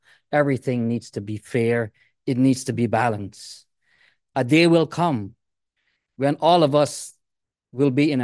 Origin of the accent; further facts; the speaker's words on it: Somerville, Massachusetts, United States; I'm from Somerville.